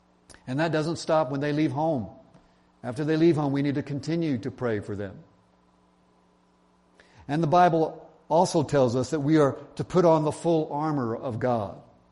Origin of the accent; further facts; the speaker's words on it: Georgia, United States; now in California, United States; Maybe you've never seen this here in Southern California, but I grew up in Georgia. It rains a lot